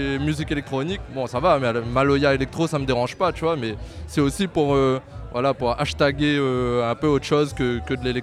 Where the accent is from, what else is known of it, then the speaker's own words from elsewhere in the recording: Saint-Denis, Réunion; natif de La Réunion. Alors moi je viens de la montagne, je viens des Hauts-de-Saint-Denis.